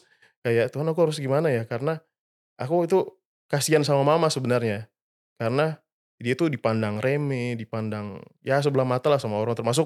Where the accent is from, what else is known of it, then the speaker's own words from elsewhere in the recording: Kotamobagu, North Sulawesi, Indonesia; Daerah aku di Kota Mabau, jadi harus kayak 3-4 jam ke Manado.